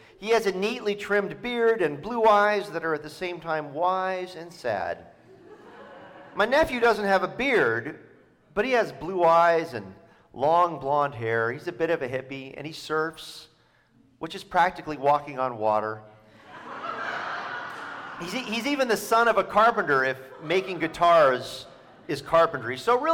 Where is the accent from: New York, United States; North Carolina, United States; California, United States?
California, United States; Mendocino; Growing up in Mendocino in the 1970s, this Jesus looked a lot like the hippies who were my parents' friends.